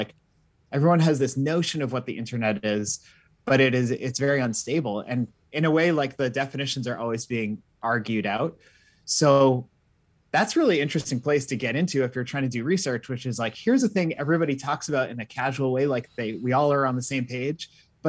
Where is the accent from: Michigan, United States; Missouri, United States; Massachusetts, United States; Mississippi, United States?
Massachusetts, United States; I grew up in Massachusetts, so kind of like around Austin, there was ISPs and things like